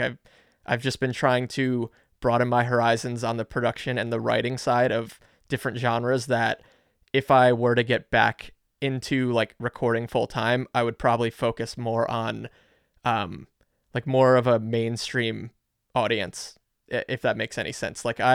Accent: Woodbridge, New Jersey, United States; I'm from Woodbridge originally.

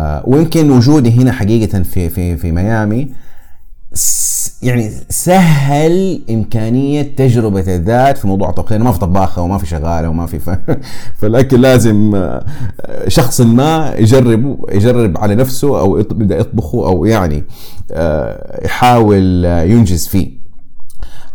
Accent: Saudi Arabia; وعلى عندنا في السعودية مثلا مجتمعات أهل المدينة

